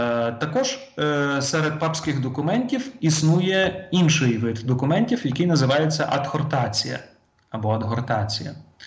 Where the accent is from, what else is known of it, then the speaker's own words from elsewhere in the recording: Kharkiv, Kharkiv Oblast, Ukraine; Тобто я сам походжу з Харкова, і я пам'ятаю, як це було